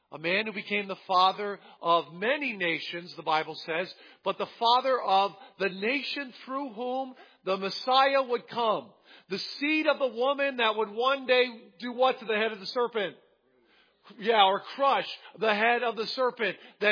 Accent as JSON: {"language": "English", "region": "New Jersey", "country": "United States", "tie": "born or raised there", "said": "I grew up in New Jersey, and there was a TV show called The Money Maze."}